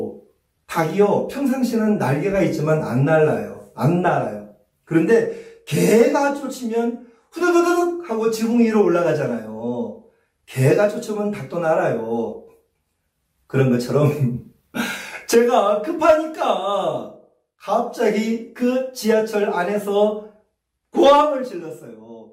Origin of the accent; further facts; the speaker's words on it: South Korea; 어느 나라 사람이냐고 뭐 이제 뭐 그 정도는 코리아에서 코리아